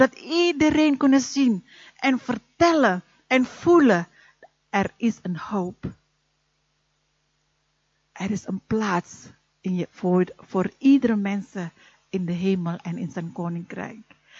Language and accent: Dutch; North Sumatra, Indonesia; Maar ik kom uit Noord-Sumatra in Indonesië.